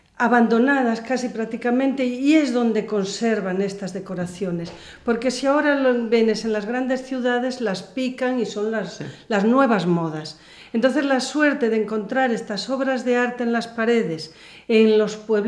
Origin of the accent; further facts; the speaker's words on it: Galicia, Spain; muchísimo de orgullo es saber que los gallegos también hacíamos este arte, pero con nuestra forma propia como gallego